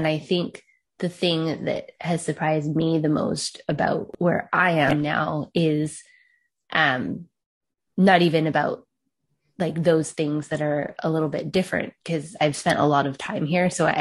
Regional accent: Canada; And I was like, oh no, I'm from Canada.

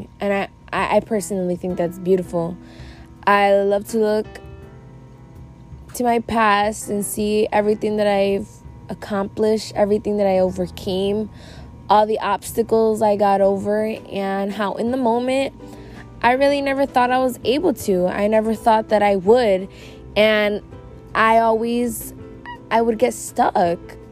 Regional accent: Chicago, Illinois, United States; I'm 20 years old. I'm a Latina, born and raised in Chicago.

